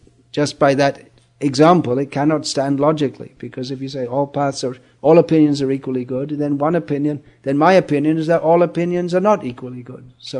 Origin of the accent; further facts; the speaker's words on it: England, United Kingdom; born there; And I was born in England, dysfunctional family, went to school, nothing in particular to say.